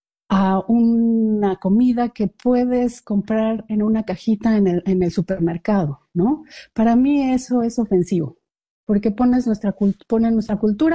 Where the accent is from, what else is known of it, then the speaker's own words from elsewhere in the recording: Mexico; now in Australia; es como cuando migras, te sientes como, bueno, yo me siento como más mexicana